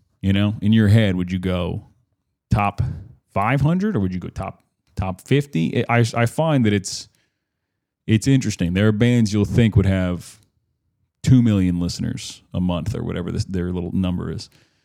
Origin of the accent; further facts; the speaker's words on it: Florida, United States; I grew up in Florida, a little bit north of that. But it was nice to be home.